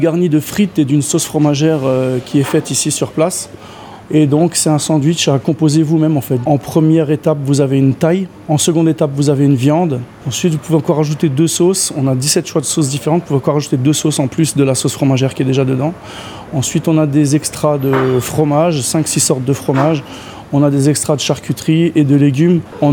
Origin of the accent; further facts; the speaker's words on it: Freyming-Merlebach, Grand Est, France; Moi, je suis natif de Frémin-Merlebach.